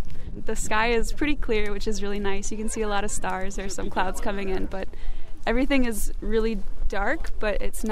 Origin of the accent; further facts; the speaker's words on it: Stevens Point, Wisconsin, United States; I'm from Stevens Point.